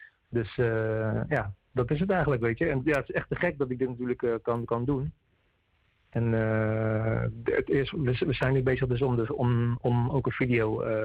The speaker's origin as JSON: {"language": "Dutch", "town": "Alphen aan den Rijn", "region": "South Holland", "country": "Netherlands", "said": "ik kom natuurlijk uit Alphen aan de Rijn."}